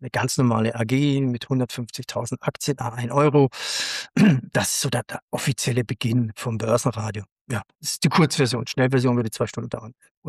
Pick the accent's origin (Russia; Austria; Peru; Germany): Germany; Bayreuth, Bavaria; Ich komme aus Bayreuth und da fließt ein Fluss durch.